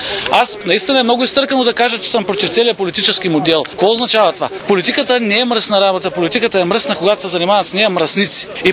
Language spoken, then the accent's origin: Bulgarian; Veliko Tarnovo, Veliko Tarnovo Province, Bulgaria; Да не обидя някой, аз съм търновец, но никога не съм се учудвал на слабите търновски протести